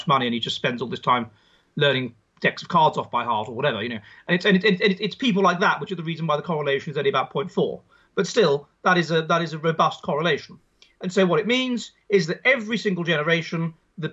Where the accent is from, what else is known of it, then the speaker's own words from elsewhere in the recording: United Kingdom; now in Finland; I'm from Britain, obviously, you can probably hear. And I did a doctorate in religious studies in Scotland